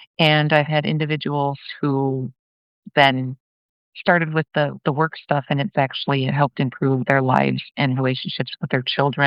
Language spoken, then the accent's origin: English; United States; now in Louisiana, United States; I am originally from Minnesota, Wisconsin area. 4 years ago, we moved down to Louisiana to escape the winters, and I love it down here now.